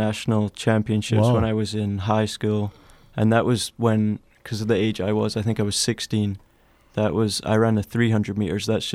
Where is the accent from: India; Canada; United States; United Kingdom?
United Kingdom; Dumfries, Scotland; I grew up in Dumfries, as you said. I've been there pretty much my whole life. Parents are actually both English. Mm. They both moved when they were younger. I think 12, 13, both of them around that age, they moved there. So they've been there since then.